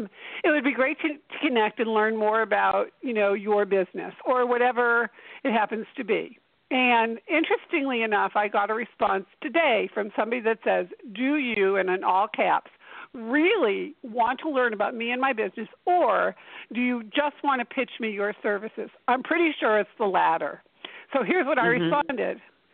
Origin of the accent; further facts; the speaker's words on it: Boston, Massachusetts, United States; I grew up in Boston and went to school in New York.